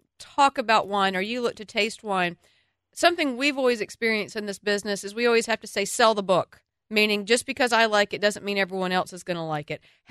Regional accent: Atlanta, Georgia, United States; I am from Atlanta, Georgia. I barely speak English

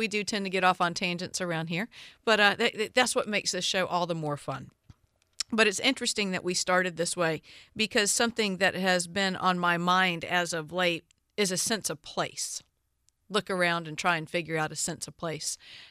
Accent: the South, United States; I am obviously from the South.

